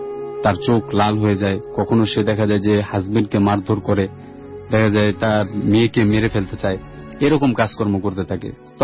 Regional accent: Gazipur, Dhaka Division, Bangladesh; যে আমি কাশিমপুর গাজীপুর থেকে আসছি।

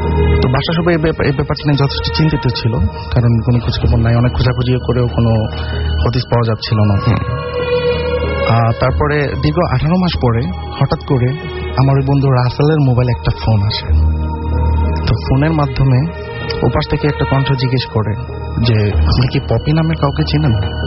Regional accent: Narsingdi, Dhaka Division, Bangladesh; now in Saudi Arabia; এমনিতে আমার বাড়ি হচ্ছে নরসিংদীতে, বাট আমি বাইরে থাকি সৌদি আরবিয়াতে, দমদম সিটিতে

